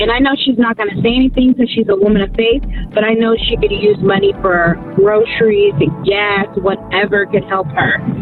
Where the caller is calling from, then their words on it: Arizona, United States; I'm calling from Arizona.